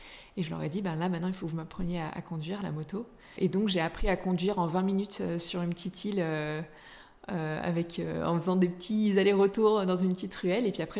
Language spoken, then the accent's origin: French; Auvergne-Rhône-Alpes, France; now in Paris, France; j'ai 26 ans, je viens des Monts du Lyonnais et je travaille sur Paris depuis 4 ans